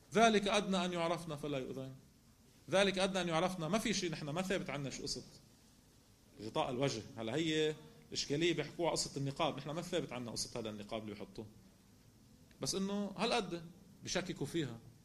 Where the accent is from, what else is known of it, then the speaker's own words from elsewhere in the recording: South Governorate, Lebanon; أنا هلأ أنا من الجنوب